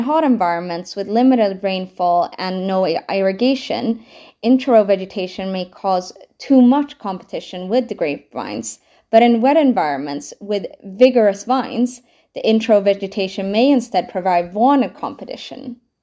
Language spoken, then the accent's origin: English; Sweden; now in London, United Kingdom; I am from Sweden.